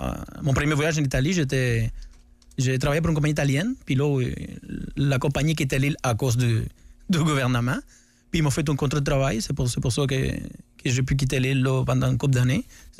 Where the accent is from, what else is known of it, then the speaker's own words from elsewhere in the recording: Cuba; moved away as an adult; J'ai quitté Cuba en 2014. À peu près 30 ans, là, 30-31 ans, là, j'ai vécu là-bas.